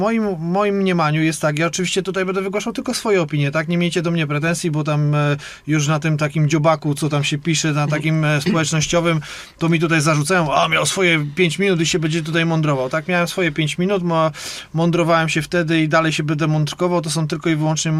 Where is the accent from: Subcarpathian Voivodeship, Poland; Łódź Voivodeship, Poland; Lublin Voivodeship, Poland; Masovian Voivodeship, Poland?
Subcarpathian Voivodeship, Poland; Rzeszów; jak mówię tutaj jako rzeszowianin, jako kibic wierny RS-owi